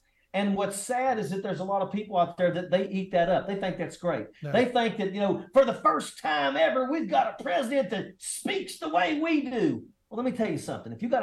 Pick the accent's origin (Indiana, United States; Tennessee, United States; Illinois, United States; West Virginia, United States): West Virginia, United States; I come from Southern West Virginia, and actually I live very, very close to Eastern Kentucky when I was growing up. That's where I'm from.